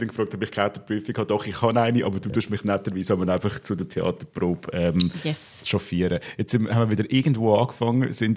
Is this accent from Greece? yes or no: no; Aargau, Switzerland; weil ich bin aus dem Fricktal und dort braucht man an gewissen Orten, vor allem in dem Ort, wo ich aufgewachsen bin